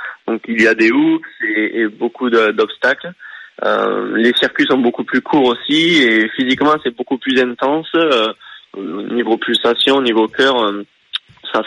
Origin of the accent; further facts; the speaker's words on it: France; Ouais, j'ai grandi en France